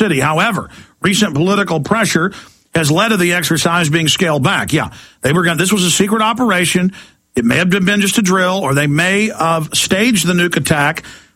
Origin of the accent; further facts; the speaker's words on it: United States; I'm an American. I love the Republic. I love this country.